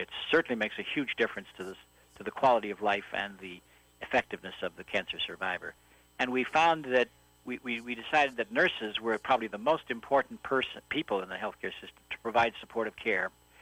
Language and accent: English; Manitoba, Canada; I come from Manitoba, where many years ago we conquered Red River fever, typhoid fever, by separating sewage from water supply.